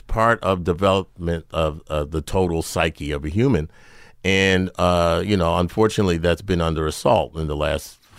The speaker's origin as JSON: {"language": "English", "town": "New York City", "region": "New York", "country": "United States", "tie": "born or raised there", "said": "I was very, very fortunate. I grew up in New York City."}